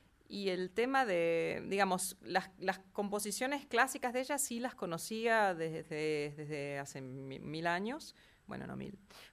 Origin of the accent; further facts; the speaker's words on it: Argentina; moved away; No era música que a mí me interesara cantar, digamos, hasta que me fui de Argentina, cosa que pasa bastante frecuentemente.